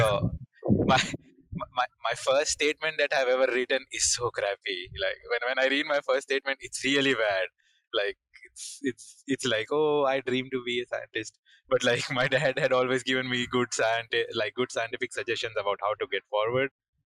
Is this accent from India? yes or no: yes; India; English is a second language; when I came from India